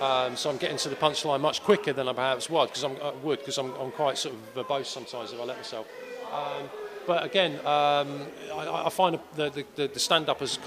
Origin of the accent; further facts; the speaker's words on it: Milton Keynes, South East England, United Kingdom; now in Aberdeen, United Kingdom; I'm from Milton Keynes originally. Yeah.